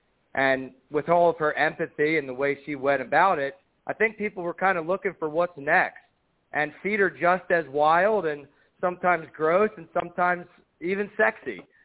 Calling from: New York City, New York, United States; I'm calling from New York City.

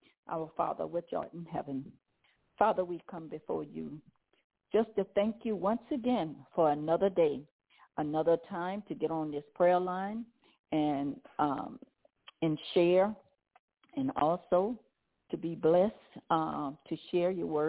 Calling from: Zachary, Louisiana, United States; Good evening, brothers and sisters. … I'm calling from Zachary, Louisiana.

